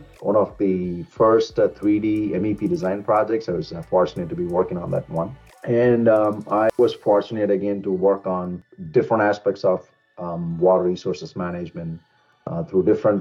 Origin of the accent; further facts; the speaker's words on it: Thanjavur, Tamil Nadu, India; I grew up in India, born and raised in India. I am from a small town called Thanjavur. It's located within South India, and it is very rich for its historical context as well as water management.